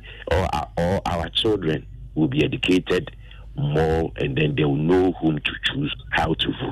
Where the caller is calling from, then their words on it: Dansoman, Ghana; I'm speaking from Dansoma.